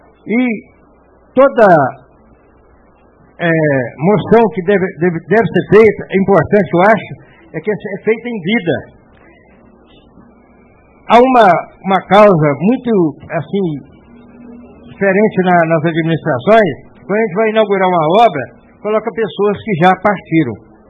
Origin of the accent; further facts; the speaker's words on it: Guarani, Minas Gerais, Brazil; now in Martins Soares, Brazil; Nasci lá no Guarani. Vim de lá. É, família humilde, alguém aqui que deve ter conhecido meu pai, minha mãe. Cheguei aqui em Martins Soares e passei a gostar dessa terra.